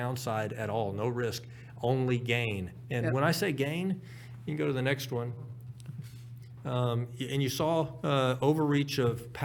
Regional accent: United States; As an American, I have to go to the UK and other countries

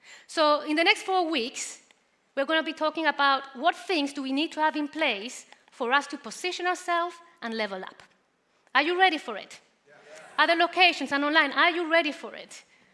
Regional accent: Chile; I'm from Chile, as Pastor Steve said.

